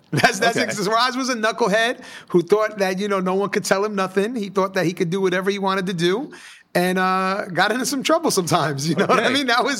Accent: Jersey City, New Jersey, United States; And, you know, I grew up in the projects of Jersey City, so I grew up in the Marion Projects not too far from here.

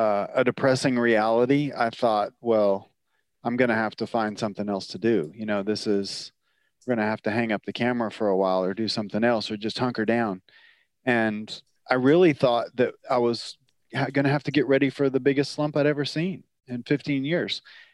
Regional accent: Texas, United States; And so I grew up in Texas, and in Texas, like if you're in Dallas, it's a thing to do to get a place out in the country, right?

